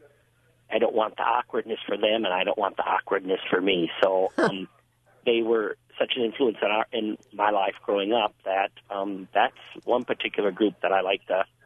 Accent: Manitowoc, Wisconsin, United States; Growing up in Manitowoc, we went to the parochial schools.

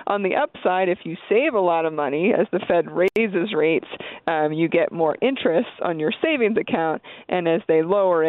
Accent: Pennsylvania, United States; I'm from Pennsylvania.

